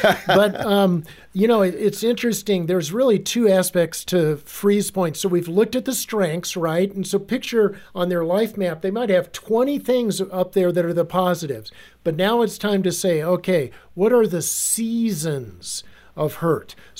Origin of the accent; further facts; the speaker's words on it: Arizona, United States; I'm from Arizona, so.